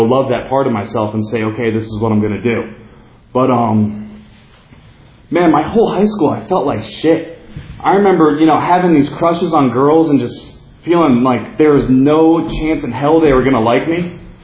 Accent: New Jersey, United States; and because I was from New Jersey, and because I wasn't as cool as them

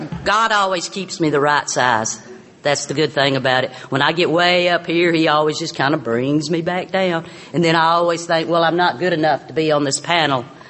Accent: Boston, Massachusetts, United States; Everybody was saying, where are you from? And I said, Boston.

